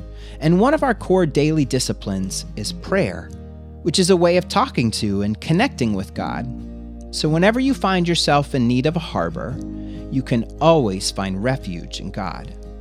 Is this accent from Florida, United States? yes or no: yes; Florida, United States; But I actually wasn't born here. I'm originally from Florida, the Sunshine State. And let me tell you, it only gets this cold a couple days per year, if at all.